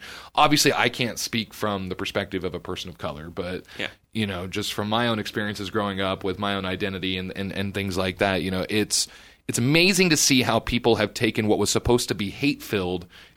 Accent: Emporia, Kansas, United States; growing up in Emporia when I was a young man, and I mean this in no way disrespectfully to my hometown. I'm very proud to be from Emporia. I love being from here.

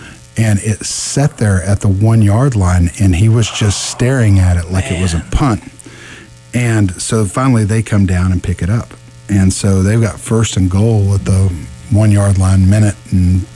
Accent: Oklahoma, United States; I told you that I'm originally from Southwest Oklahoma.

